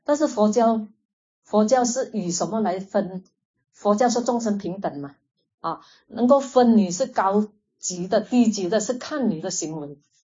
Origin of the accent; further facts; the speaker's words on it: Fujian, China; 中国人传统死了三年要做功德，我们福建人要做功德的，功德至少100千。